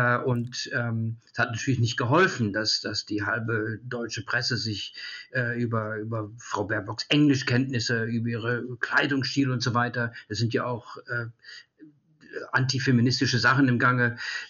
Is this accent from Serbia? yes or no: no; Italy; German is a second language; now in Germany; Ich komme aus Italien